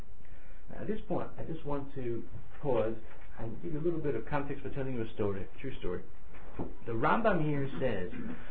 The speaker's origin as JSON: {"language": "English", "country": "United States", "lives_now": "England", "said": "I said, no, I'm actually from America, I live in England now."}